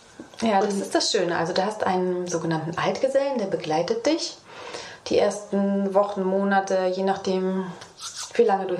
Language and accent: German; Mönchengladbach, North Rhine-Westphalia, Germany; ich bin in Mönchengladbach geboren und aufgewachsen, habe dort gelebt, bevor ich auf Wanderschaft gegangen bin. Das heißt, das war meine Heimat